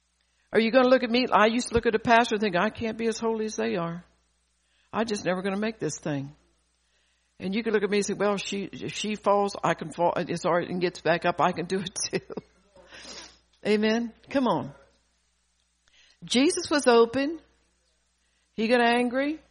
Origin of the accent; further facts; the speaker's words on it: Delaware, United States; you know I'm from Delaware and you're living in Florida